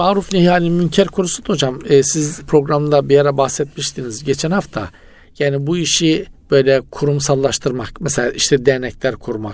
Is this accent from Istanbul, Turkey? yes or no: no; Trabzon, Turkey; also born or lived in Rize; Trabzonluyum ama Rize'de Çayır ilçesinde oturuyorduk.